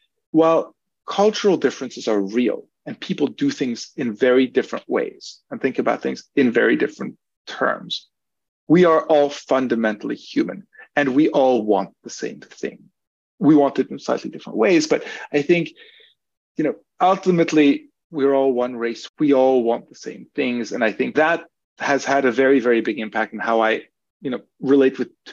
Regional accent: Switzerland; I was born in France. My family's Hungarian originally. I grew up in Switzerland.

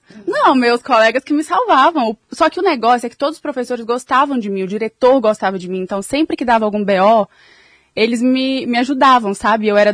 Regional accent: Patos de Minas, Minas Gerais, Brazil; accent: mineiro; na minha cidade, Patos, o nosso sotaque é muito parecido com o de BH.

